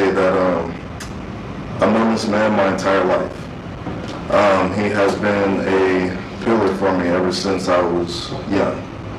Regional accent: Seattle, Washington, United States; So just to tell you a little bit about myself, I was born and raised in Seattle.

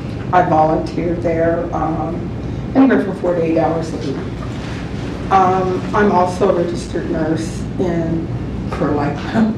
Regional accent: Ohio, United States; And I'm from Ohio, I saw the National Guard shoot down the kids that were protesting the Vietnam War

